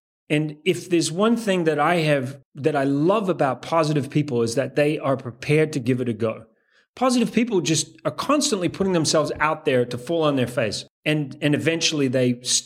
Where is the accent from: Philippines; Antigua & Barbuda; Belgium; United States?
Antigua & Barbuda; also born or lived in Canada; I was living in the Caribbean. I grew up in the Caribbean. I used to fly from Antigua in the Caribbean